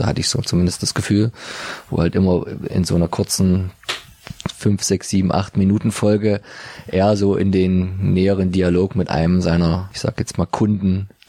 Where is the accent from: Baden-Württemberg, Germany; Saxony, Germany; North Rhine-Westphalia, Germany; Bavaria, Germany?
Saxony, Germany; Dresden; wo wir uns als Dresdner immer so köstlich aufregen